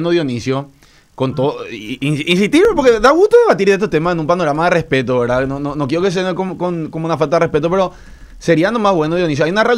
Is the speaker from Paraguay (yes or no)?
yes; Paraguay; como paraguayo, no es muy esperanzador ese discurso